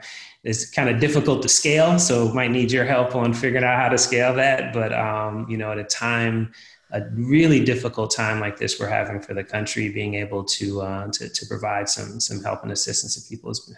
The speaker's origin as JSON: {"language": "English", "town": "Philadelphia", "region": "Pennsylvania", "country": "United States", "said": "I'm from Philadelphia, that's my squad."}